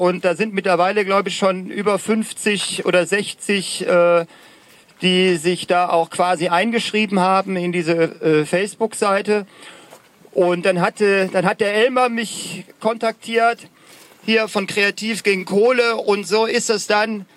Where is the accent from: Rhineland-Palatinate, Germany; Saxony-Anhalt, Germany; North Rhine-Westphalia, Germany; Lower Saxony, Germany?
North Rhine-Westphalia, Germany; ich bin eigentlich aus dem Kölner Randgebiet, da bin ich zu Hause